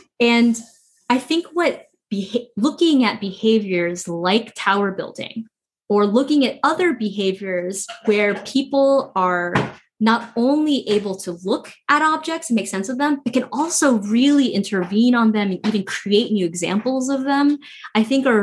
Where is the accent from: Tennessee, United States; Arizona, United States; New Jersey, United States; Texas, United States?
Arizona, United States; Phoenix; this describes my hometown in Phoenix, Arizona